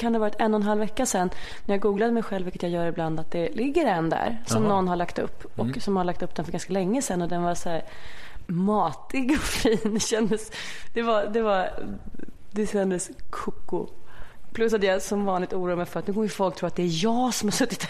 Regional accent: Aspudden, Stockholm County, Sweden; jag minns på vår gård hemma i Aspudden, så alla andra barnen äldre.

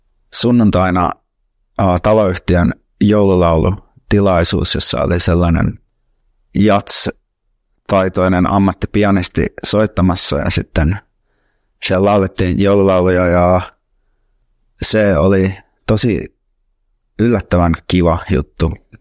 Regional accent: Turku, Southwest Finland, Finland; vaikka mä oon Turusta

